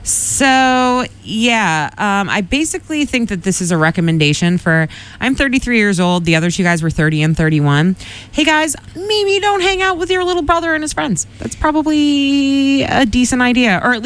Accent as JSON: {"language": "English", "town": "Quincy", "country": "United States", "tie": "born or raised there", "said": "I grew up in Quincy, so this is why this kind of hits, literally hits close to home."}